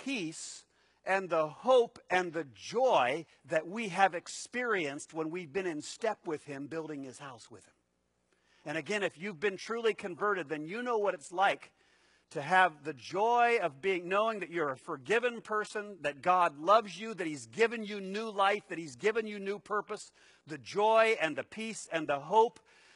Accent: Columbus, Ohio, United States; now in Los Angeles, United States; People would say, where are you from? Columbus, Ohio. That was not a strike in my favor, believe me. Why are you here? Why did you move to L.A.?

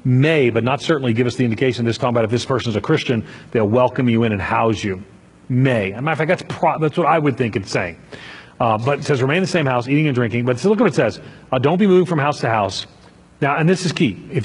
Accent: New York, United States; now in Hendersonville, United States; I grew up in the city. I grew up on Long Island in a very poor community and welfare. I grew up on public assistance.

